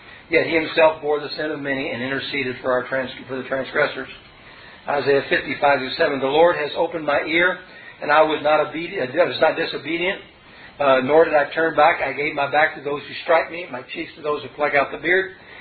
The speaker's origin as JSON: {"language": "English", "town": "Louisville", "region": "Kentucky", "country": "United States", "said": "I come from Louisville, Kentucky, and Muhammad Ali used to say, I'm pretty."}